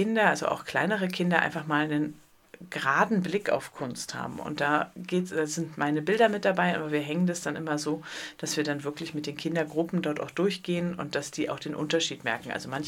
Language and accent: German; Berlin, Germany; now in Konstanz, Germany; Meine Heimatstadt, Berlin.